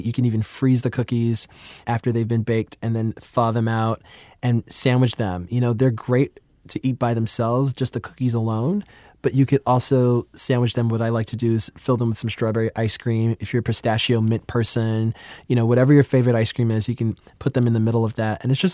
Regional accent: New York City, New York, United States; So I'm from New York City and I grew up in Queens where it's just like the most diverse borough for food.

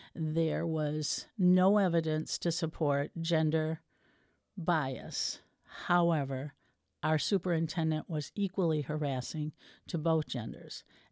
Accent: Traverse City, Michigan, United States; I am from Traverse City, and I am running for Traverse City Area Public Schools School Board.

